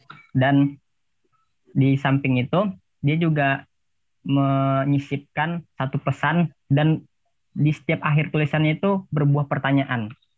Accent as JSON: {"language": "Indonesian", "town": "Sawahlunto", "region": "West Sumatra", "country": "Indonesia", "said": "Bukan karena gue berasal dari Sawalunto"}